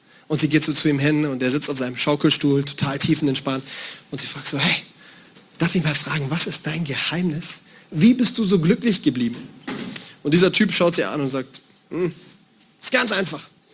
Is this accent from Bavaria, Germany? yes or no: yes; Bavaria, Germany; Ich komme aus Bayern und bei uns sagt man Servus zur Begrüßung.